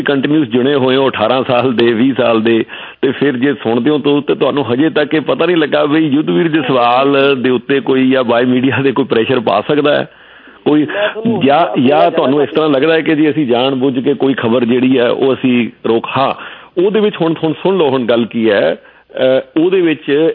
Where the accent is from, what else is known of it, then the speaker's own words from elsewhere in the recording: Punjab, India; also born or lived in South India; now in Canada; ਅਸੀਂ ਪੰਜਾਬ ਤੋਂ ਹਾਂ।